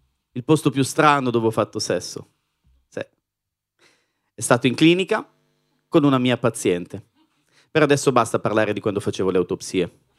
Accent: Calabria, Italy; Allora, io sono calabrese, vengo origini calabresi

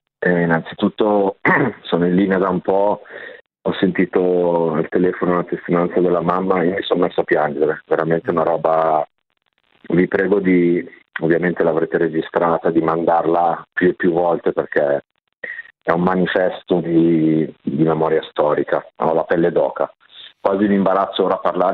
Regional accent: Milan, Lombardy, Italy; Io sono un ex educatore, ho lavorato tanto negli ambiti educativi a Milano, ho 40 anni, sono di Milano

